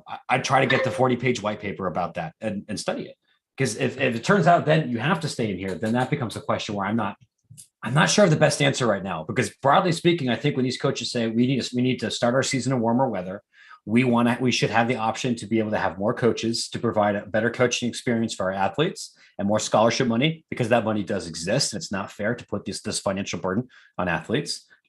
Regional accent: Columbus, Ohio, United States; now in Chicago, United States; I live in Chicago. I'm from Columbus.

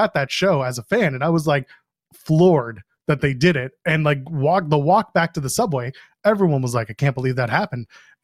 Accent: Canada; I'm a Canadian, I don't give a shit.

